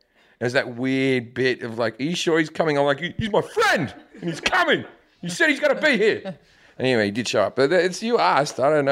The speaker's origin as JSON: {"language": "English", "country": "Australia", "also_born_or_lived": "United Kingdom", "moved": "yes", "lives_now": "United States", "said": "8 years ago. And I was living, I'm Australian, but I lived in the UK for 10 years before that."}